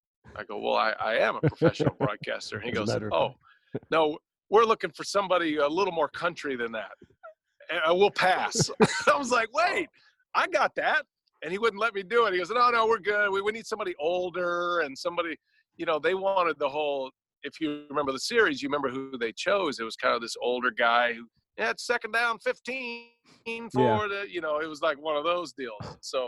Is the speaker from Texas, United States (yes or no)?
yes; Texas, United States; accent: Texas drawl; I had a kind of a Texas drawl, and I kind of talked like this, you know, a little drawl. Kind of talked out of the side of my mouth. This is the way I grew up talking